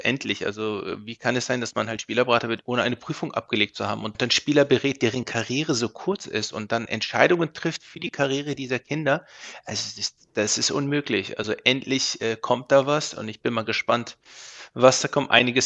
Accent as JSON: {"language": "German", "town": "Hannover", "region": "Lower Saxony", "country": "Germany", "lives_now": "United States", "said": "Also zunächst einmal bin ich Hannoveraner. Ich sage das auch überall, auch hier in Amerika, wenn die Leute mich fragen, wo kommst du her?"}